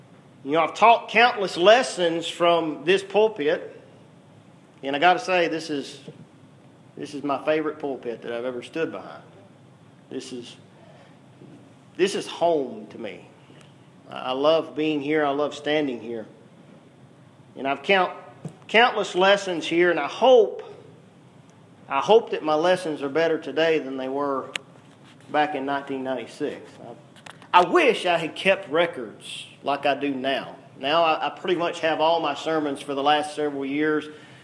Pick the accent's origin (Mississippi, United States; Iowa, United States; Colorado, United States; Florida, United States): Mississippi, United States; moved away; I was a kid from Mississippi, born and raised on a dairy farm. Moved to West Tennessee, didn't know anything about West Tennessee